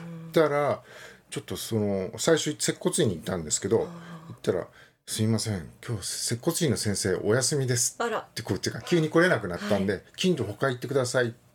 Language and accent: Japanese; Saitama, Japan; 私、埼玉出身で、東京の方でずっと働いてたんですけど、